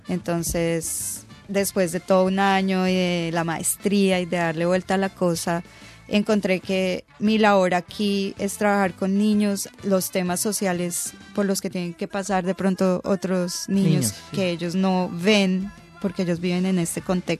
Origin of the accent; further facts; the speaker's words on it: Colombia; now in Australia; somos de Colombia